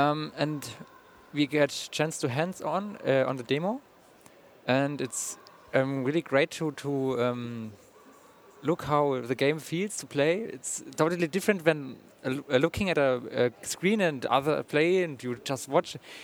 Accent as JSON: {"language": "English", "country": "Germany", "said": "from Germany"}